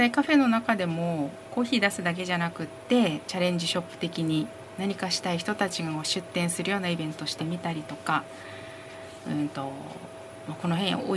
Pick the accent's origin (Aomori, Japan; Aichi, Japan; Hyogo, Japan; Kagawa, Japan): Aomori, Japan; moved away as an adult; now in Ichinohe, Japan; もともとは青森市の出身なんですけれども、2017年の12月に一戸町の地域おこし協力隊ということで一戸に移住してまいりまして